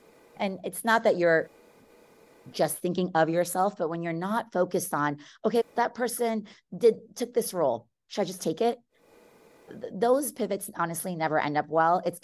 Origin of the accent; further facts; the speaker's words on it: California, United States; I'm born and raised in the Bay Area, but spent many years, almost 13 years away, and then moved back here.